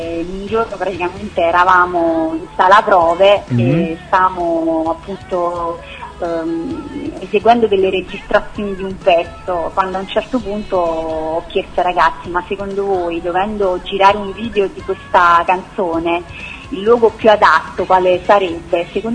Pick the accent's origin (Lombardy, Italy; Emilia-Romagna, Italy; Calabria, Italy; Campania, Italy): Campania, Italy; Salerno; now in Rome, Italy; Allora, noi siamo di Roma. Io non sono proprio di Roma, ma in realtà sono di Salerno e vivo a Roma ormai da 10 anni.